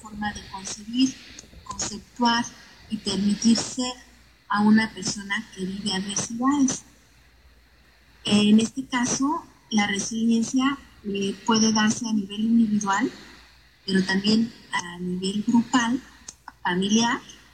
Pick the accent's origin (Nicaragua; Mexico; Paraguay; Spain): Mexico; en qué nivel estamos ahorita como humanidad, como sociedad, como mexicanos, ¿no?